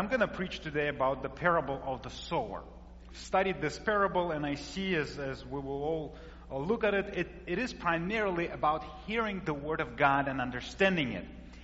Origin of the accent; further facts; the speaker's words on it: Latvia; born there; English is a second language; I was born, as you will hear from my accent, I was born in Northern Europe, in the country, small country of Latvia. It's about 2 million people. And it used to be part of Soviet Union at that time.